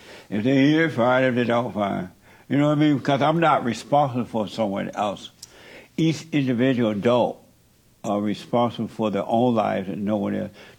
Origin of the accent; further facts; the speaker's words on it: Alabama, United States; I notice in my country, America, by the way, I grew up in Alabama.